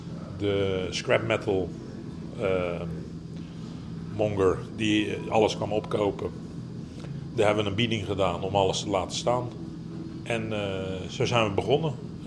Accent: Netherlands; now in Sheffield, United Kingdom

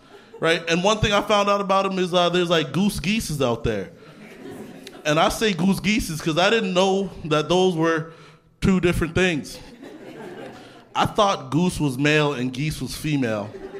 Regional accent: Canada; I grew up in Canada. I grew up pretty poor

